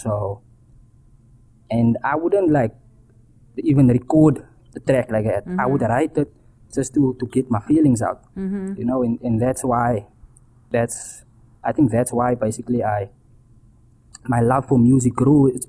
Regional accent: Mitchell's Plain, Western Cape, South Africa; look, I come from Mitchell's Plain, Tafelsig

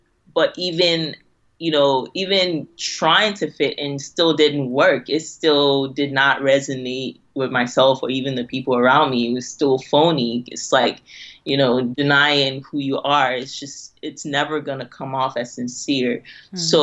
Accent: Ghana; growing up in Ghana, I was listening to like

